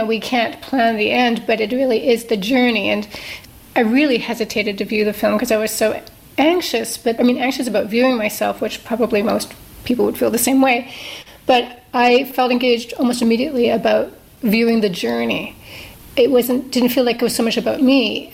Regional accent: Canada; because I was born in Canada, but it was a time when there weren't that many immigrants

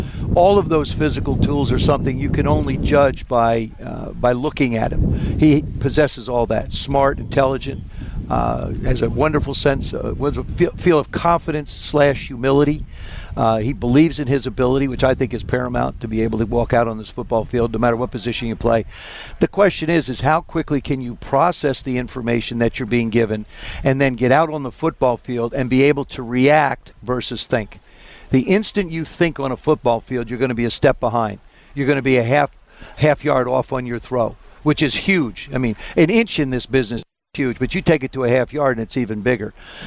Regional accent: South River, New Jersey, United States; I grew up in South River. I mean, we're literally 15, 20 minutes from one another growing up

